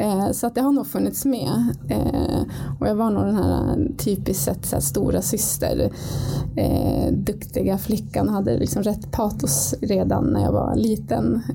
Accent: Östersund, Jämtland County, Sweden; moved away as an adult; also born or lived in Oslo / California; now in Stockholm, Sweden; jag har egentligen inte bott hemma i Östersund sen jag tog studenten. Vilket var när jag var 19

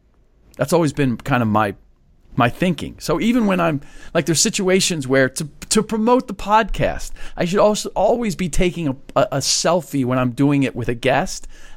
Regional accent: Midwest, United States; also born or lived in East; Even though I'm from the Midwest.

